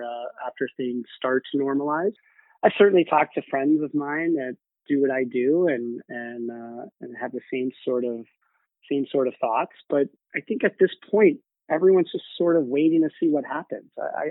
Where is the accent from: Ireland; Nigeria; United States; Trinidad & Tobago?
United States; St. Louis, Missouri; moved away as an adult; also born or lived in Cincinnati; You know, I was born in Cincinnati, moved to St. Louis in second grade. That's where I tend to think I grew up through high school there.